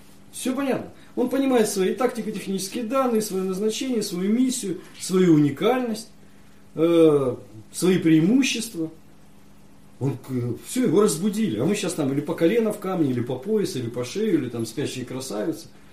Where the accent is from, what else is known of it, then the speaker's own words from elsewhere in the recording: Russia; почему я, русский россиянин, вдруг исповедую русскую культуру и традицию?